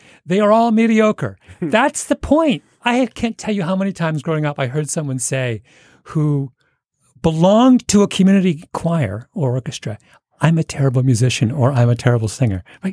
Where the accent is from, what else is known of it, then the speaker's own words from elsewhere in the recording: Canada; Speaking as a Canadian, what Canada, like a number of other small countries, have always done is put a fence around their cultural industries.